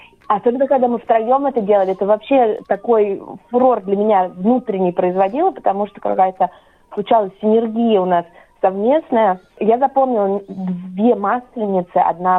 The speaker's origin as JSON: {"language": "Russian", "region": "Moscow", "country": "Russia", "tie": "born or raised there", "said": "То есть я, как человек, который родился и вырос в Москве, никогда не могла себе представить"}